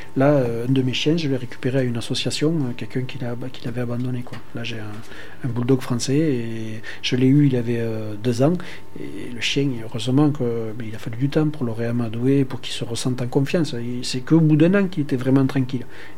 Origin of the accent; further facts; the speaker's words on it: Occitanie, France; mais moi j'ai grandi en Aveyron.